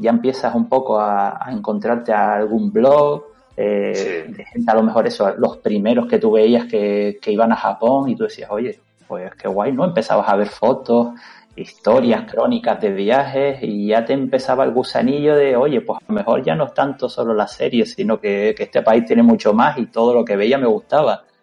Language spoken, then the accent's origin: Spanish; Canary Islands, Spain; porque claro, yo soy de Canarias, el tema de la serie de anime y tal, tardaron bastante más en llegar.